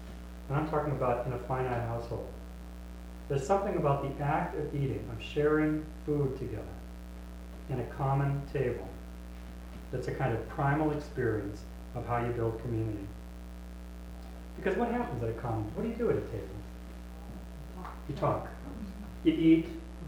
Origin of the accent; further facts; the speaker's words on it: Wisconsin, United States; Now, I grew up in the Midwest, in Wisconsin. I'm one of the, you know, I'm a non-Lutheran, so I'm a minority here, and I'm non-Minnesotan, so.